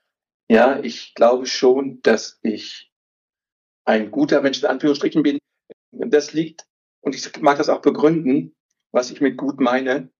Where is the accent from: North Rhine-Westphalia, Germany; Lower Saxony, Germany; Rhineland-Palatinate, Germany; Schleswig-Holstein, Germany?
Lower Saxony, Germany; Hanover; Ich bin im Herzen von Hannover aufgewachsen, die ersten 11, 12 Jahre. Ich glaube, als wir 11 waren, sind wir umgezogen nach Langenhagen, dann also ein Vorort von Hannover.